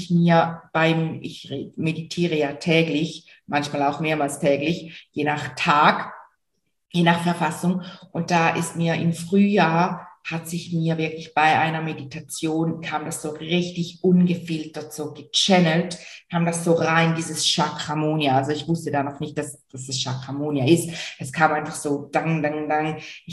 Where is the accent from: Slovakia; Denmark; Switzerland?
Switzerland; wie du vielleicht hörst, bestimmt hörst du es, komme ich aus der Schweiz, aus der wunderschönen Schweiz. Und ich habe hier in St. Gallen meine Praxis